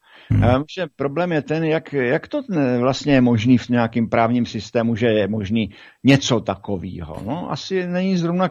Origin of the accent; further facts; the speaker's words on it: Bohemia, Czechia; No, když on je tam doživotně u nás v Čechách, on je tam neskorumpovatelný obrovskýma penězma